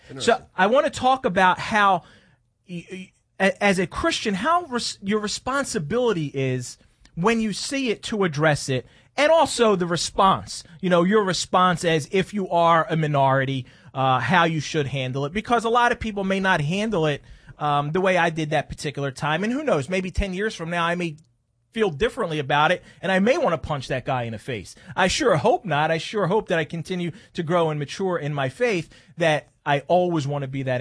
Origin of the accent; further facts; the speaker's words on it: Philadelphia, Pennsylvania, United States; And because I grew up in South Philly, and because I have all these little idiosyncrasies of most Italians around me, I just became an honorary Italian.